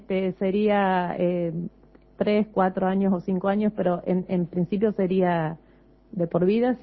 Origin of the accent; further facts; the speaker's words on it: Santa Fe, Argentina; also born or lived in Germany; soy santafesina, hice mi carrera universitaria en Santa Fe. Inicié mis estudios de doctorado en Santa Fe y a mediados de mi doctorado viajé a Alemania a culminar mis estudios de doctorado.